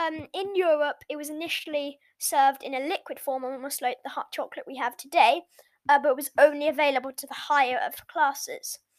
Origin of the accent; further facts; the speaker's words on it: Ireland; now in United Kingdom; I think you can tell by my accent. I'm Irish, but I live in England